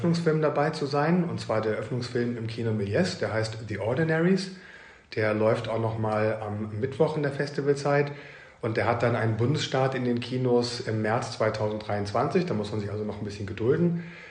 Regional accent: Göttingen, Lower Saxony, Germany; born there; 48 Jahre alt, gebürtiger Göttinger

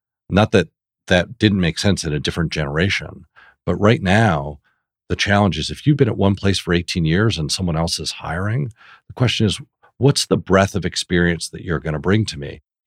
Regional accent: East Coast, United States; And I just thought he was being sort of cool in a way I didn't understand because I'm from the East Coast.

